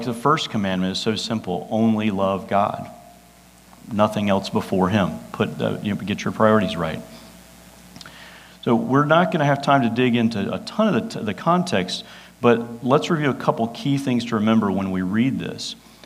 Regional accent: Atlanta, Georgia, United States; I grew up in Atlanta, like I mentioned, that's half the population of the metro Atlanta area taken off.

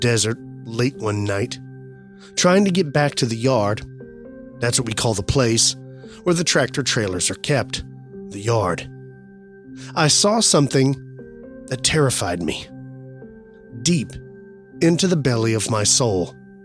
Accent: Camp Springs, Maryland, United States; I grew up in Camp Springs, Maryland.

